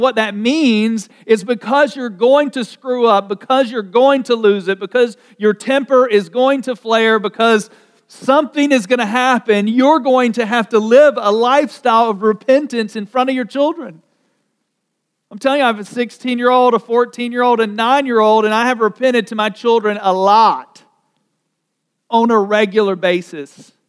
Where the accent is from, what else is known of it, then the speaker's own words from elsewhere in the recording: the South, United States; I mean, I grew up in the South, and you kind of think you're born into this.